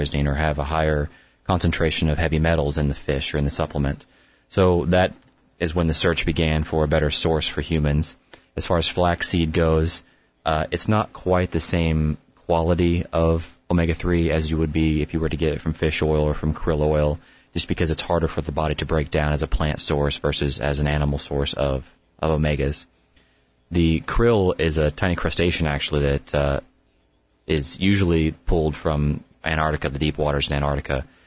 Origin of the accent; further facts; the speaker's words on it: Rogersville, Missouri, United States; I am a native from Rogersville, Missouri. Went to high school out there.